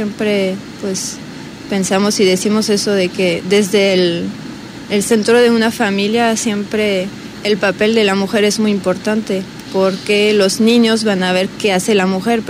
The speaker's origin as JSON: {"language": "Spanish", "country": "France", "second_language": "Spanish", "lives_now": "Mexico", "said": "Ah, yo soy de Francia."}